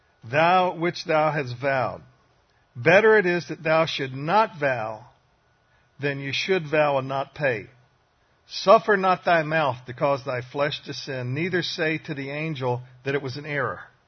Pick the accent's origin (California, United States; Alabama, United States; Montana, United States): Alabama, United States; We're both from Alabama.